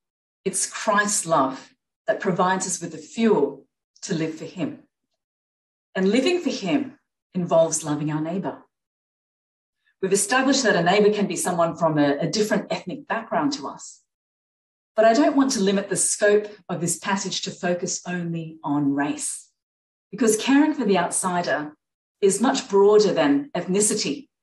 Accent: Sydney, New South Wales, Australia; I certainly did growing up in Sydney in the 70s and 80s. My brother Ken and I were two out of only a handful of Asians in our whole school.

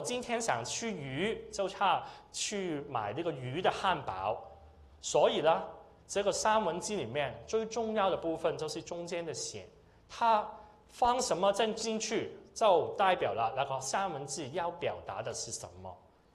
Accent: Hong Kong; 我是从香港来，我不知道大家从哪里来。

